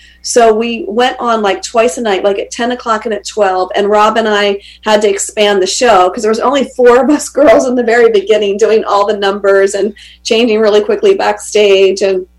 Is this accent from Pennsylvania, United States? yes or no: yes; Hanover, Pennsylvania, United States; I'm originally from Hanover, Pennsylvania, so from a super small little town.